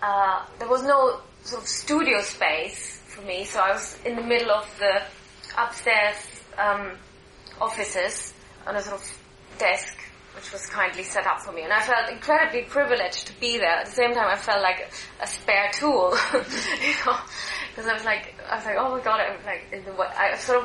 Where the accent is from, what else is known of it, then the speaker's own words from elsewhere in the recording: Munich, Bavaria, Germany; moved away as an adult; now in London, United Kingdom; And I'm originally from Germany, from Munich, actually, and I've lived here in London over 20 years.